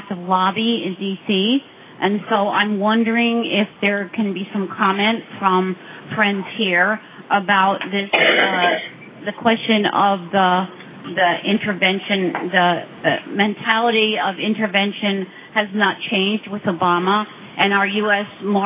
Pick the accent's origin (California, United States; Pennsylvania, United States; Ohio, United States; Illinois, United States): Pennsylvania, United States; Bethlehem; I'm from Bethlehem, Pennsylvania.